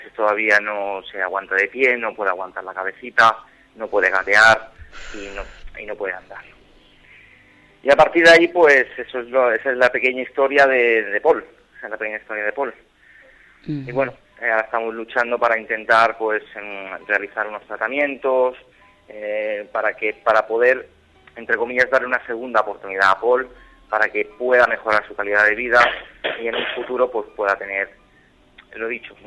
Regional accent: Barcelona, Catalonia, Spain; Yo soy de Barcelona.

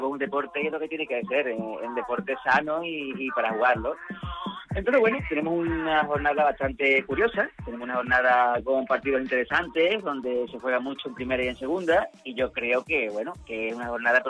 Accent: Huelva, Andalusia, Spain; porque esta semana se enfrenta el equipo de mis amores, de mi tierra, el Recreativo de Huelva

